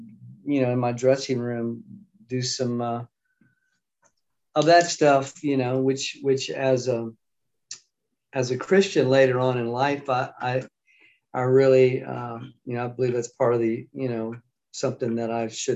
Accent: Lafayette, Louisiana, United States; So he came to my hometown and my dad entered me in. My uncle actually entered me in, told my dad about it. And I entered the show in his talent contest and won that particular one in Lafayette, Louisiana.

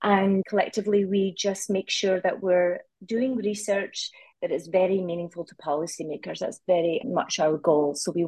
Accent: Scotland, United Kingdom; moved away as an adult; now in Vancouver, Canada; But I grew up in Scotland, so I do have a bit of an accent.

